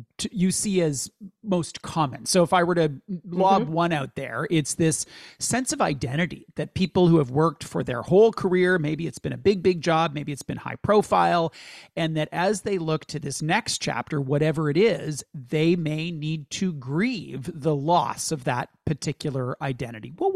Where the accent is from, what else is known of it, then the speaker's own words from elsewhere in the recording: Canada; We're Canadian. We live in it.